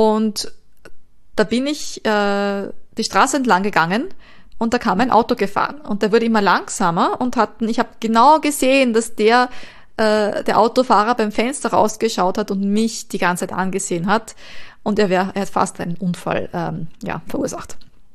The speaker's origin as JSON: {"language": "German", "country": "Japan", "second_language": "German", "said": "die ich als Japaner in Japan nicht habe"}